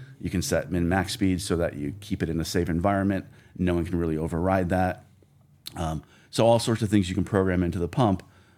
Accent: Connecticut, United States; My experience in pools was growing up in Connecticut, we had above ground pools, 24-inch round.

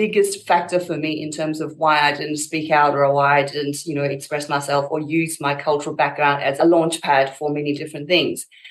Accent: Australia; also born or lived in Myanmar; I am from Australia. But I'm Burmese Australian first, Burmese first, and then Australian. And I always talk about the two together because I've lived in both places and I identify as both

